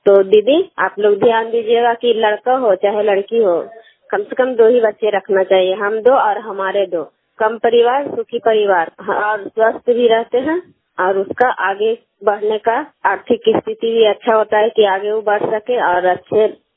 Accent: Kaila, Bihar, India; मैं कैला गांव नगर नौसा प्रखंड नालंदा जिला की निवासी हूँ

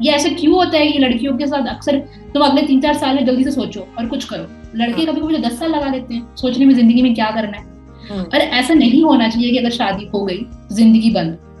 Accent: Kerala, India; मैं केरला से आती हूँ

